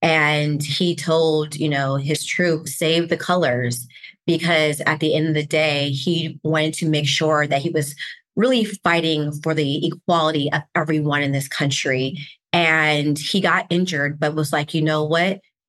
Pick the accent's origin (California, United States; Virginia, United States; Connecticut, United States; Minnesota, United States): California, United States; now in Atlanta, United States; my siblings, my sister, my brother, and we grew up in California. And I decided I wanted to go to New York to start my career and then came down here to Atlanta.